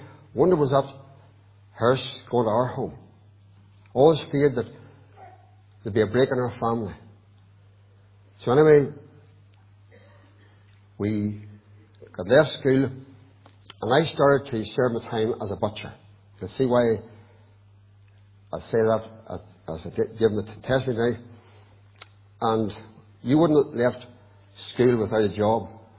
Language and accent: English; Armagh, Northern Ireland, United Kingdom; born there; I was born in Armagh, just out the Market Hill Road, and I have two brothers and three sisters.